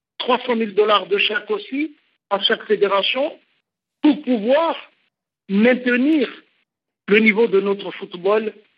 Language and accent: French; Madagascar; L'été chez moi à Madagascar, par exemple, ce n'est pas l'été qui est dans le nord, au Maghreb.